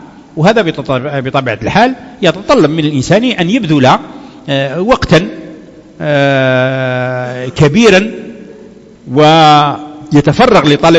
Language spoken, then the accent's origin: Arabic; Algeria; احنا كان عندنا في الجزائر في الزمان القديم المذهب الحنفي